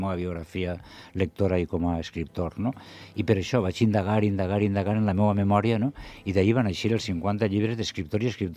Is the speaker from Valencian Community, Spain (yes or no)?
yes; Chestalcar, Valencian Community, Spain; first language Spanish; Catalan is a second language; Jo vinc de llengua castellana, de cultura castellana. Jo soc de Xestalgar, un xicotet poble de la Serania Valenciana, que parlem castellà, no?